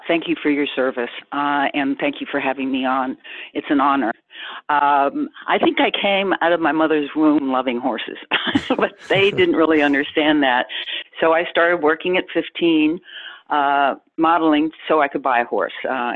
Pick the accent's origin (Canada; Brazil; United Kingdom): United Kingdom; England; now in Nashville, United States; I'm an English girl, so we call it a farm, not a ranch.